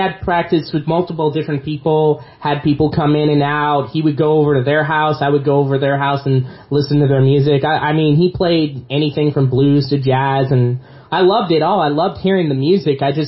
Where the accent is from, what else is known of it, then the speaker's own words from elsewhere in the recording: Visalia, California, United States; because I grew up in Visalia